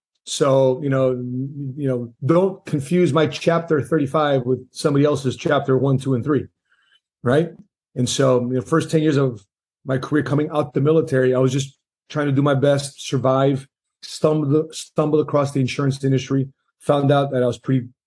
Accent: United States; born there; I am from the Filipino background, first generation born Filipino here. My parents just were lucky to say, okay, we're in America. Thank God for being in America. And then they had me.

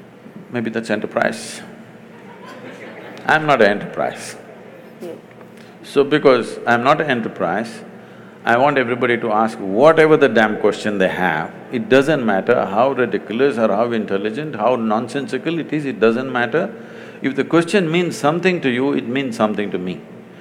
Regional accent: South India, India; You know, I'm a mystic from South India.

